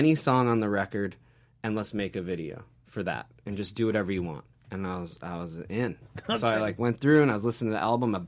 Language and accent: English; Syracuse, New York, United States; I took the budget, flew back to my hometown of Syracuse, kind of produced it there with, you know, put my best friend in the video. We used all my friend's double wide trailers and the Mack truck garage.